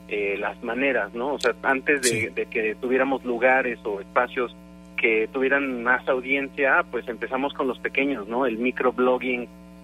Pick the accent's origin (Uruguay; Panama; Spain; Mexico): Mexico; Querétaro; now in Mexico City, Mexico; Yo soy queretano, nací en la ciudad de Querétaro ya hace 37 años, de los cuales la mayoría los había vivido aquí en la ciudad. Ahorita estoy de visita, pero me acabo de ir a vivir hace un par a la Ciudad de México.